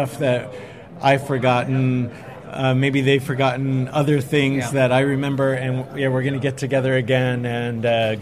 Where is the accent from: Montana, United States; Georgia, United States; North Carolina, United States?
Georgia, United States; Atlanta; because I'm from Atlanta and it's a 6-hour difference